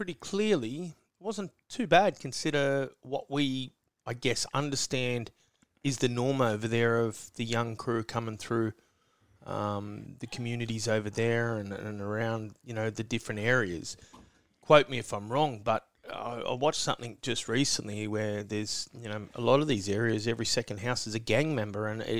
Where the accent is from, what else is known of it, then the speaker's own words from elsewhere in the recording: Australia; like me growing up in the Western suburbs and the housing commission, it was all gang.